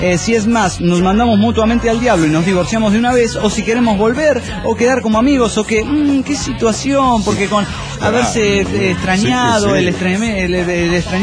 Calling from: Santander, Cantabria, Spain; de Santander, España.

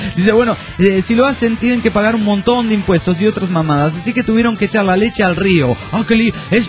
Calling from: Juliaca, Puno, Peru; de Juliaca, Perú. Perú.

